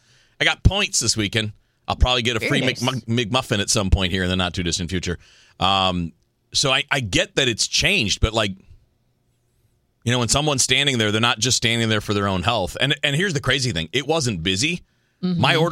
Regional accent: Eastern time zone, United States; I grew up in the Eastern time zone, too.

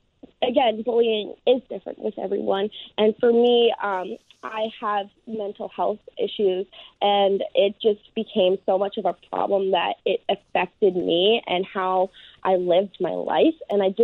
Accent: New Jersey, United States; Well, I'm actually from northern New Jersey, where I do want to bring up me and my family actually call tennis shoes gym shoes.

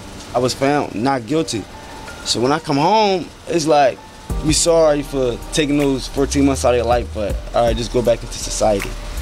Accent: Philadelphia, Pennsylvania, United States; I'm from Germantown, TBK. I can move to Southwest, and the place where I moved in Southwest

